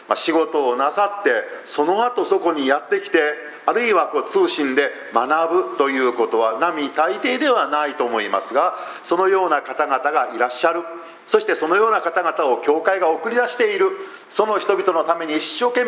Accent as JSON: {"language": "Japanese", "town": "Ijuin", "region": "Kagoshima", "country": "Japan", "tie": "born there", "said": "私は実は鹿児島の生まれでございます。で、鹿児島のですね、ご存じない方が多いと思いますけれども、かっては日置郡、今は日置市、その日置市の中の伊集院という"}